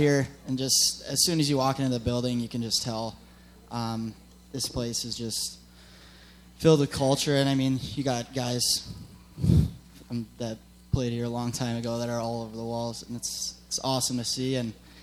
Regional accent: Minnesota, United States; I did not know much about Bemidji, to be honest with you. I grew up going to Gopher games

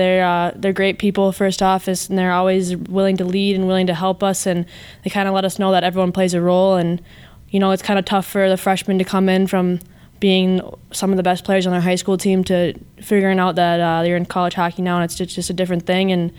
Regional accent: Delano, Minnesota, United States; I come from Delano. It's a small town, kind of like Bemidji.

